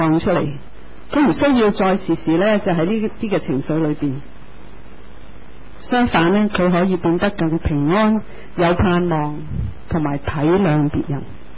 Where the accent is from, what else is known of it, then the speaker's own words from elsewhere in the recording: China; 我們看武俠小說，我們中國人應該最明武俠小說